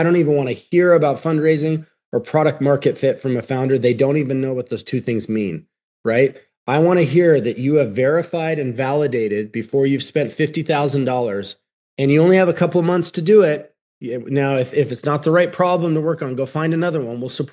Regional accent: Utah, United States; I'm from Utah, so maybe the culture is a little different, but Utah's a sales culture.

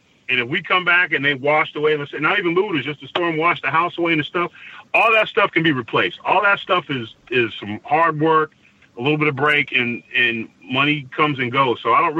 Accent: California, United States; also born or lived in Lynn, Massachusetts; But I was born in Lynn, Massachusetts, in the projects of Lynn, and then my mom got an education, and we moved to California for jobs.

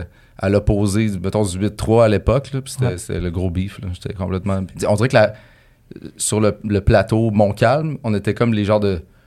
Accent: Quebec, Canada; moi, je venais de la Rive-Nord. La Rive-Sud et la Rive-Nord, c'était vraiment culturellement différent.

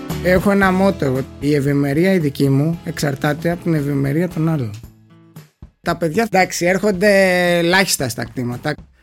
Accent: Karavas, South Aegean, Greece; μέσα στη ρεματιά του Καραβά, που είναι το χωριό μου.

